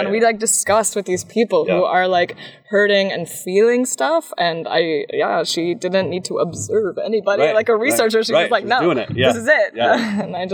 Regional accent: United States; I'm American, so maybe I have a little bit of a bias

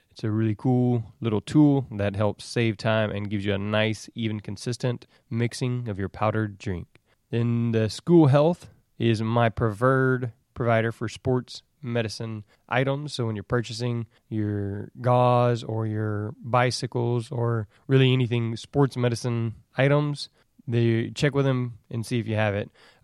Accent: Houston, Texas, United States; We have NATA here in Houston this summer, so I'm super excited about everybody coming down to my hometown

